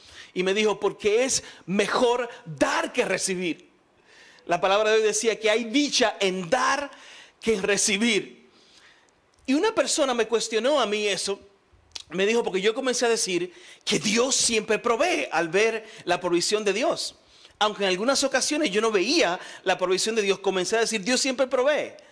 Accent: Dominican Republic; en mi país le llamamos a ese tipo de oración, una oración sudá. El que es dominicano sabe lo que es una oración sudá.

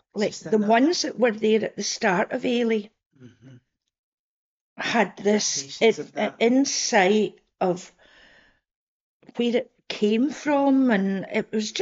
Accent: Glasgow, Scotland, United Kingdom; And he went, where are you from? And I went, I'm from Glasgow.

